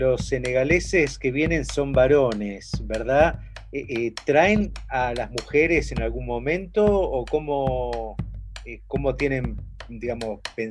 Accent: Buenos Aires, Argentina; gran parte de los porteños somos eurodescendientes, alemanes, españoles, italianos, polacos, judíos, rusos.

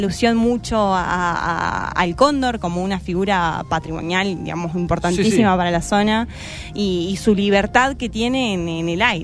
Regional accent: Centenario, Neuquén, Argentina; now in San Martín, Argentina; No originalmente, somos de Centenario, de Neuquén, pero sí ya hace 4 años ya que estamos acá viviendo.

